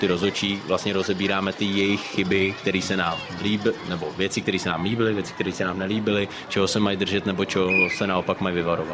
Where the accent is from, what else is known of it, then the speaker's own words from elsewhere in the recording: Ústí nad Labem Region, Czechia; tam jsem z Ústeckého kraje bohužel sám jako rozhodčí